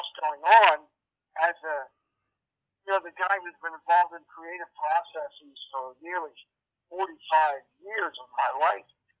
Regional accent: Pennsylvania, United States; now in Los Angeles, United States; I went to my hometown, a small town, 80,000 people, and I said, you know, we're going to make the movie. I said at a press conference, I'm going to try to find the lead actress in the Lehigh Valley, essentially.

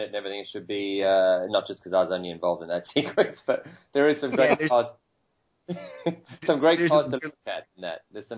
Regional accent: South Africa; And growing up in South Africa, I wasn't in the right place either, ready for it, and didn't have the support.

